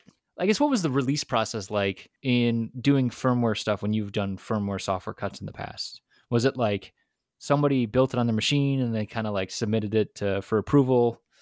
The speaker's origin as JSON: {"language": "English", "town": "Buffalo", "region": "New York", "country": "United States", "tie": "born or raised there", "said": "I grew up in Buffalo, New York."}